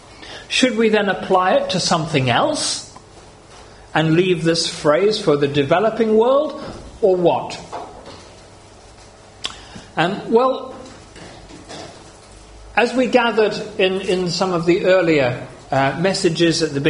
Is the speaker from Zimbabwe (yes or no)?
yes; Zimbabwe; in my home country of Zimbabwe, the staple food, maize meal, has run out.